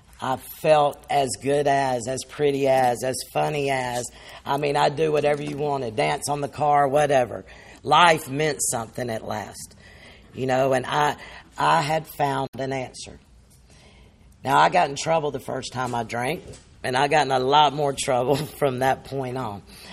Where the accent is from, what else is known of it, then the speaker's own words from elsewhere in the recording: Montgomery, Alabama, United States; born there; But anyway, my story is, you know, I was born in Montgomery.